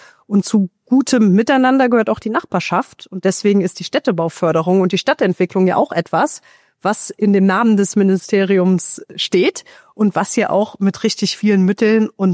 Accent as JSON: {"language": "German", "town": "Konz", "region": "Rhineland-Palatinate", "country": "Germany", "tie": "born or raised there", "said": "Ich bin selbst ein Landkind. Trier ist eine Stadt mit 100.000, aber ich bin nicht in Trier aufgewachsen, sondern in Konz, 10 Kilometer grob südlich von Trier."}